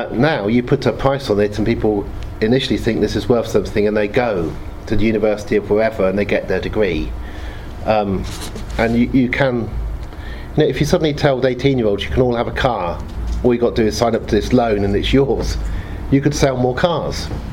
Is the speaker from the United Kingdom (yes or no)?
yes; Oxford, South East England, United Kingdom; When I grew up in Oxford, I went to Cheyne School. Next door was Magdalen College Boys.